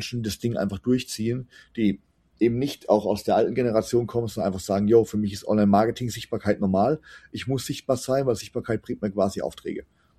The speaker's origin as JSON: {"language": "German", "town": "Bruchsal", "region": "Baden-Württemberg", "country": "Germany", "said": "gerade ich komme aus Bruchsal hat 40.000 Einwohner"}